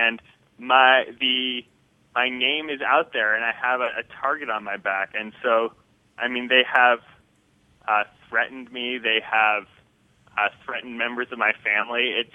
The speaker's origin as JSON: {"language": "English", "town": "Boston", "region": "Massachusetts", "country": "United States", "tie": "born there", "said": "even though I was born in Boston and my father was born in Boston and his father was born in Boston"}